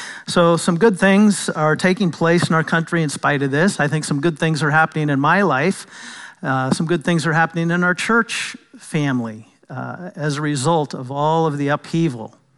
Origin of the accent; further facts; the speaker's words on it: United States; You know, it's also difficult for me because I'm an American